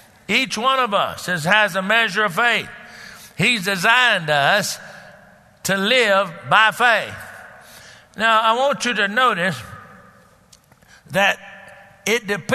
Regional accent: Dallas, Texas, United States; You know, I grew up in Dallas and I was there when the Cowboys started.

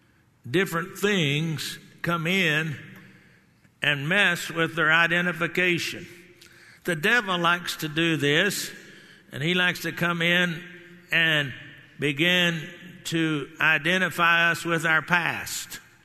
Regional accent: Garland, Texas, United States; You know, I can go back to my hometown, Garland, Texas.

